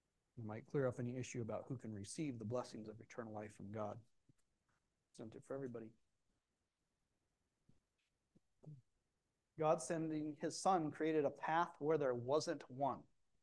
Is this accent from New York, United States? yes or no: no; Port Alexander, Alaska, United States; my hometown in Port Alexander. My dad has a house, then just like all the other houses, it's completely surrounded by the wilderness.